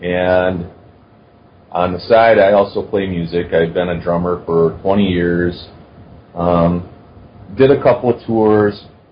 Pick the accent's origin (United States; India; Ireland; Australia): United States; Wisconsin; seeing as I'm from Wisconsin, it's beans.